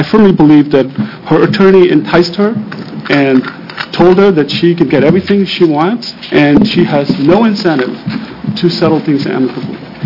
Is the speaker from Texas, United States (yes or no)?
no; Portland, Oregon, United States; I'm from Portland, Oregon, and I'm a recently divorced dad.